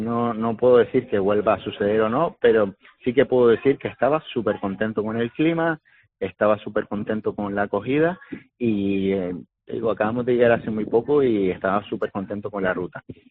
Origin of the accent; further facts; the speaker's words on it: Canary Islands, Spain; como ciclista canario que he estado muchos años montando en bici